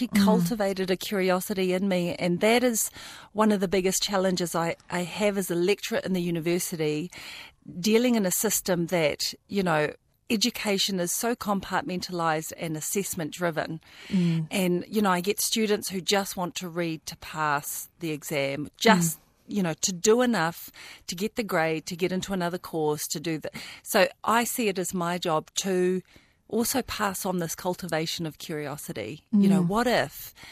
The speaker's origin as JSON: {"language": "English", "country": "New Zealand", "tie": "born there", "said": "I was born in New Zealand."}